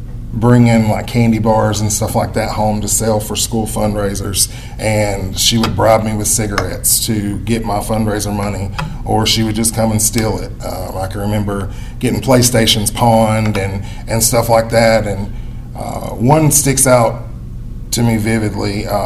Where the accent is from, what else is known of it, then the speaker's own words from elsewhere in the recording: Tennessee, United States; So I'm from East Tennessee.